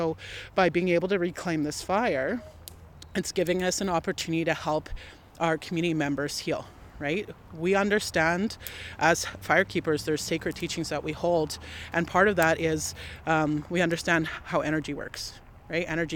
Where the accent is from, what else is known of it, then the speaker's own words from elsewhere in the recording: British Columbia, Canada; people on the West Coast of what we currently refer to as British Columbia, we potlatched, right?